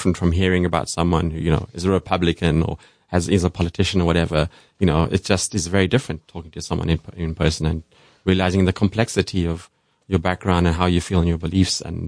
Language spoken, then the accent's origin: English; South Africa; American, you know, growing up in South Africa, I knew this idea of Americans and hamburgers.